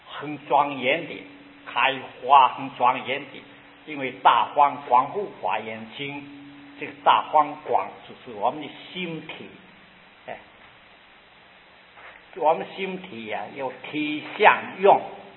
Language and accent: Chinese; Guangdong, China; Chinese is a second language; 我是广东人，再讲啊，讲好听一点。